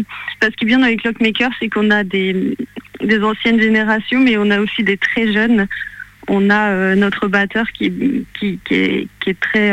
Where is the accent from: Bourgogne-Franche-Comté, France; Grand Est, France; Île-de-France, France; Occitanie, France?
Grand Est, France; Sélestat; On est en Alsace, de Célestat, pour moi, pour ma part en tout cas.